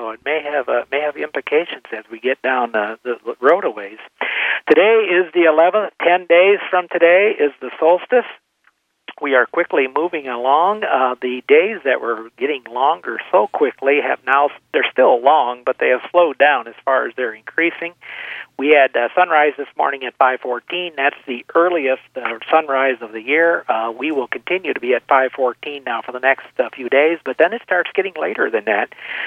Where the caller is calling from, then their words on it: Sandstone, Minnesota, United States; I'm calling you from the Audubon Center near Sandstone, Minnesota.